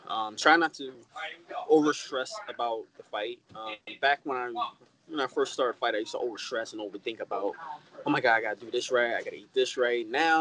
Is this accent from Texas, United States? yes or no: no; Paterson, New Jersey, United States; I would love to give back to my community because I'm from Paterson, New Jersey.